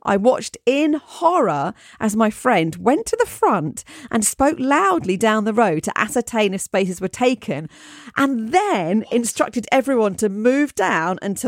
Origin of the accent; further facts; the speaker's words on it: Toronto, Ontario, Canada; also born or lived in New York; I'm from Toronto and currently live here, but in my 20s, I moved to New York.